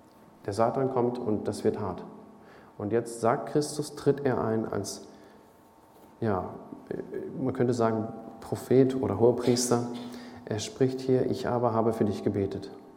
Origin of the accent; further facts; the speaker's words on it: Greece; ich bin groß geworden in Griechenland